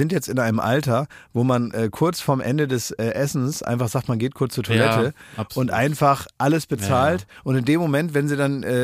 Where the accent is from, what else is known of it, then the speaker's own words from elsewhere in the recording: Oldenburg, Lower Saxony, Germany; ich war am Wochenende in Oldenburg, in meiner Heimatstadt.